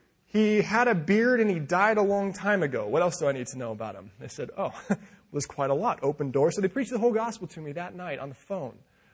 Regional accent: Colorado, United States; Growing up in Colorado, I love the ocean. There's not a lot of ocean around in Colorado, so I began looking west.

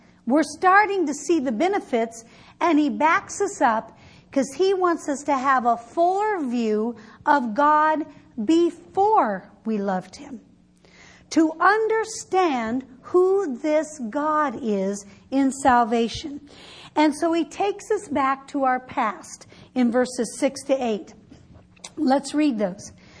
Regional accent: Midwest, United States; Can you tell I'm from the Midwest? Warsh.

